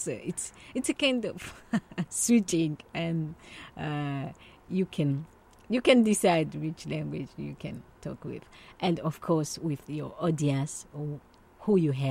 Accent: Burundi; first language Kirundi; English is a second language; So, I did speak my mother language, Kirundi.

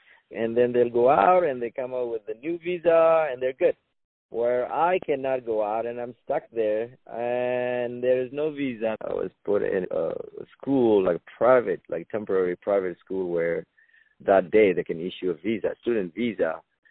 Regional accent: Sudan; English is a second language; moved away; coming here, I didn't speak any English. There was no word in English. I had, you know, was staying with a family who speak Arabic, and there was no friends. I didn't know anybody in Beverly Hills. There was no Sudanese in Beverly Hills

